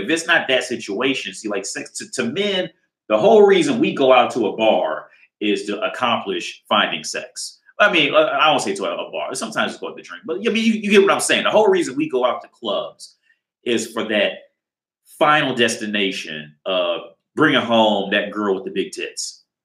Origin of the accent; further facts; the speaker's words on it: United States; now in Prague, Czechia; I live in Prague. I'm from America originally.